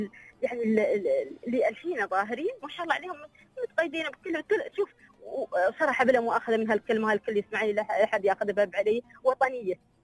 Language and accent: Arabic; Al Ain, Abu Dhabi, United Arab Emirates; يعني شو بكلمك عن هالمدينة، مو لأنها مدينتي